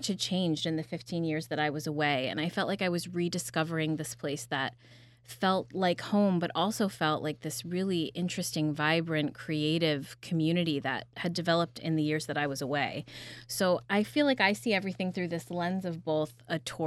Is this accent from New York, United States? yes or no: yes; New York, United States; moved away as an adult; I grew up in the Capital District, and then I left at 18, and I really never thought that I would come back.